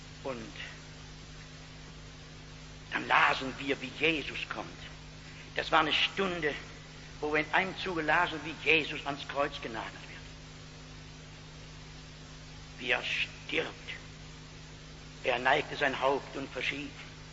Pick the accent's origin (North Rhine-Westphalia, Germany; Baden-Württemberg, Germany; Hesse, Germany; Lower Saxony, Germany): North Rhine-Westphalia, Germany; Es sagte mir gestern jemand, ich hätte eine abscheuliche Aussprache, das ist richtig, nicht? Ich komme aus dem Ruhrgebiet.